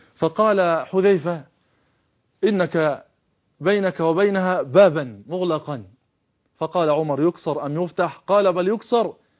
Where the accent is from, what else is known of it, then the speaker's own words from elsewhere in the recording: Egypt; نحن كمصريين كعرب كمسلمين